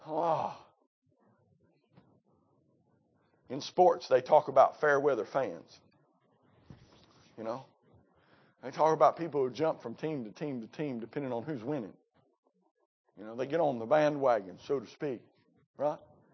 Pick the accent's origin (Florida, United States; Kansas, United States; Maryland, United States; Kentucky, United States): Kentucky, United States; I mean, I grew up in Eastern Kentucky, and I grew up in a part of the world where there was a basketball goal nailed over the door of every barn door in that part of the world